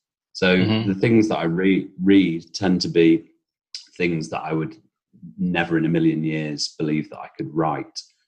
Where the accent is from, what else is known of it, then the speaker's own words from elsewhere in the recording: West Midlands, United Kingdom; now in Manchester, United Kingdom; Yes, well, I'm from Staffordshire originally, which is just south of Manchester. But myself and my wife both went to Manchester for university and have lived there or thereabouts for the last 20, 30 years.